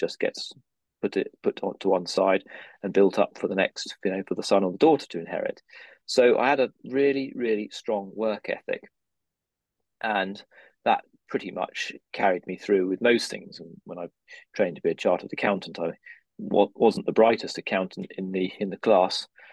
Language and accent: English; Holt, East of England, United Kingdom; born there; Well, I was born in Holt in North Norfolk, which many people will know.